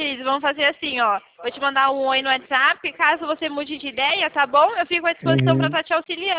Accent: São Paulo, Brazil; Eu sou de São Paulo.

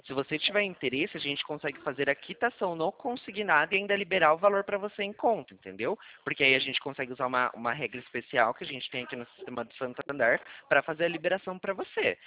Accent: São Paulo, Brazil; Não, eu sou do Estado de São Paulo.

